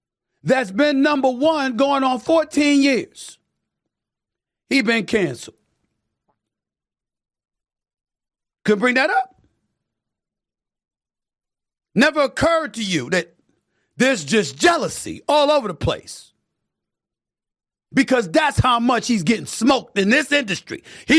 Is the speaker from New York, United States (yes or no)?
yes; Hollis, New York, United States; I didn't see anybody get shot and killed when I was growing up in Hollis, Queens in the 70s and 80s.